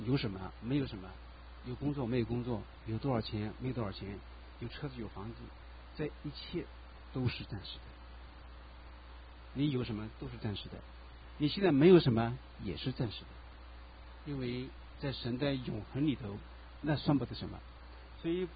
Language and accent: Chinese; China; now in United States; 我们中国人从大陆来的，这个 risk tolerance 这个比较低哈